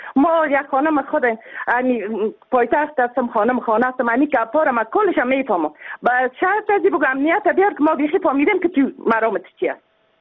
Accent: Kabul, Afghanistan; ما یک خانم از کابل هستم.

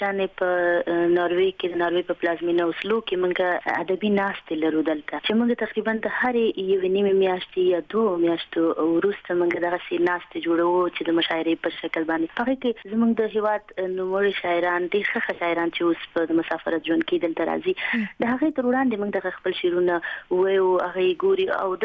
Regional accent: Afghanistan; په هغه وخت کې زما ماشومتوب یوازې زما نه بلکې د کروڑونو ملیونونو افغانانو چې د جنگ تاوتریخوالی

